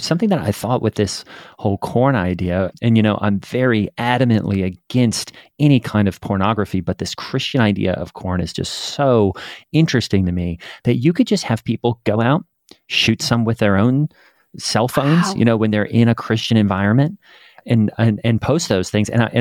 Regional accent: Australia; I'm from Australia.

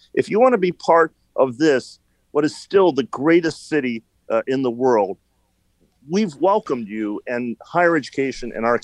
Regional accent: United States; because I'm an American through and through.

